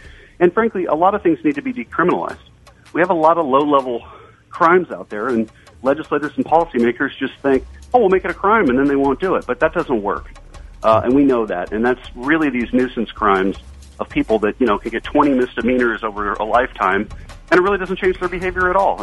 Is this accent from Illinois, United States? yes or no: no; Colorado, United States; my home state of Colorado